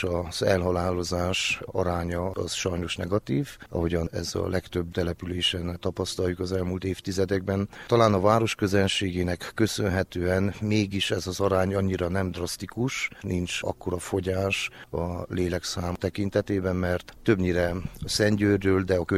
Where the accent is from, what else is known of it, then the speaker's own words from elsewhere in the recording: Aita Mare, Covasna, Romania; Erdővidéki vagyok, Nagyajtán születtem, és ott is gyermekeskedtem, ott jártam az elemi osztályokat